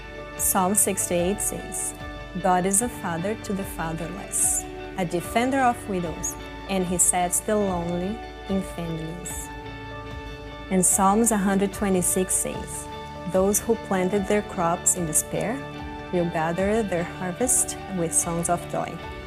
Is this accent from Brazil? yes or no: yes; Brazil; moved away; I grew up in Brazil. I came from a broken family. My mom and my dad were actually never married. I grew up with no family around at all, so I didn't have that relationship with cousins, even my dad or grandparents.